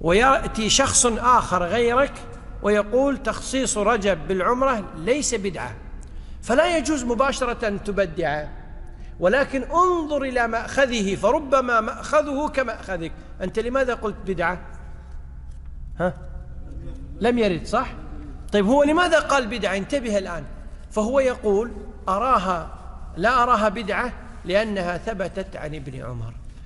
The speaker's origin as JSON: {"language": "Arabic", "country": "Kuwait", "said": "عندنا في الكويت مثلا القاضي يسمى القاضي الإيش؟"}